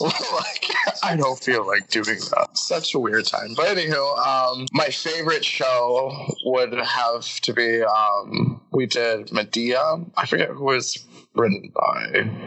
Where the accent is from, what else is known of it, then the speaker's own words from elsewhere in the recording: Michigan, United States; now in California, United States; Oh yeah, a little tidbit about me, listeners. Hi, I'm from Michigan. Yes, but these flies here in California are just ruthless.